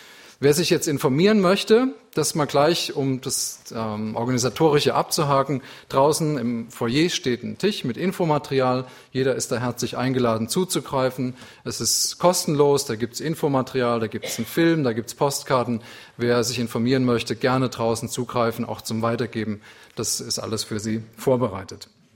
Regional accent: Rhineland-Palatinate, Germany; ich komme aus dem Westerwald, da liegen dialektal gewisse Unterschiede. Das schöne Schwäbisch beherrsche ich leider nicht

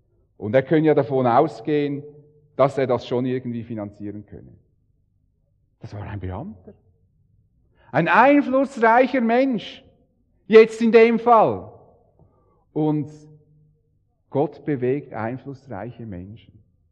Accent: Switzerland; In Deutschland, also wo er studiert, braucht man ja dann als Schweizer immer eine Aufenthaltsbewilligung. Weil ich in Deutschland war, muss ich jedes Jahr auf dieses Büro

